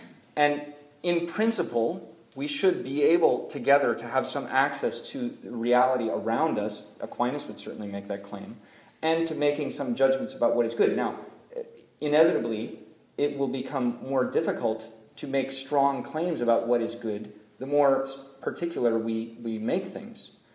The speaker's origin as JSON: {"language": "English", "town": "Seattle", "region": "Washington", "country": "United States", "said": "I mean, I'm from Seattle."}